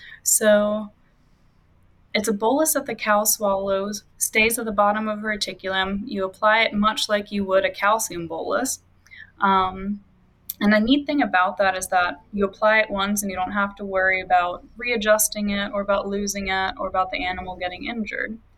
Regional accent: Austria; also born or lived in United States; So I'm originally from Austria, but was also raised a little bit in the U.S. and spent a lot of years moving back and forth.

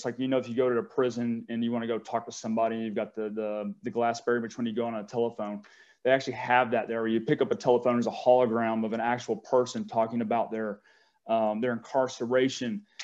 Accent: West Cobb County, Georgia, United States; now in Atlanta, United States; I grew up in West Cobb County, very few. It's like middle class and lower middle class schools. So predominantly like a pretty white area. You know, now I've lived down in Atlanta for a while.

